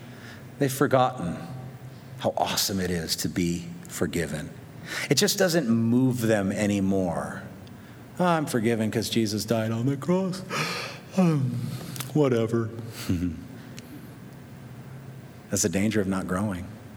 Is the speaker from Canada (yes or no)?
no; Wahiawa, Hawaii, United States; born there; I was born in Wahiwa, 8:38 p.m.